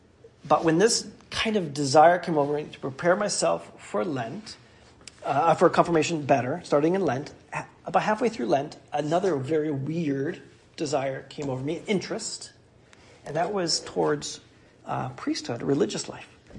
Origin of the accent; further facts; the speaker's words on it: England, United Kingdom; We're English, so it's boring.